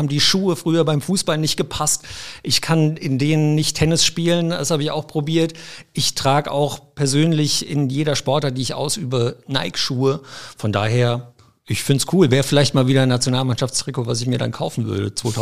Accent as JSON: {"language": "German", "town": "Mainz", "region": "Rhineland-Palatinate", "country": "Germany", "said": "wir kommen ja beide aus Mainz"}